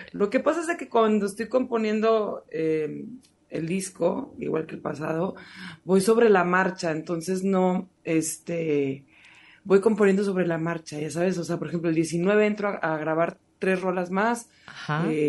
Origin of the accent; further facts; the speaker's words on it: Monterrey, Nuevo León, Mexico; also born or lived in Boston; yo soy de Monterrey, y ya posteriormente me fui a estudiar música a Boston